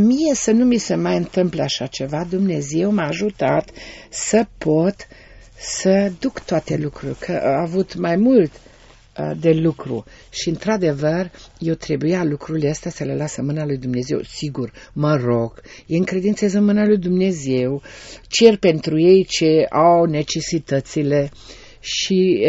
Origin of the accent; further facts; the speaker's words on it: Cisnădie, Sibiu County, Romania; Eu vin din Adial, cum am spus, din Cisnădie